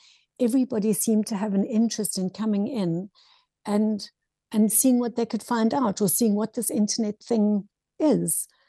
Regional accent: South Africa; Well, it was also limiting in terms of being able to work.

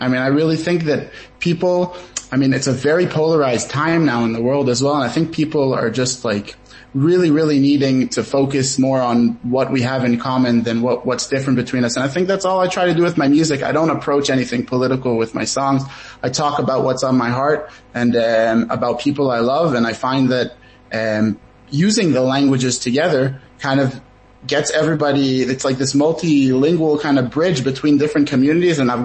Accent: Ra'anana, Central District, Israel; also born or lived in United States; I'm 24 years old. I'm American originally. I was born in America. I moved to Israel with my whole family when I was just a kid, like when I finished the primary school, and moved to Ra'anana here.

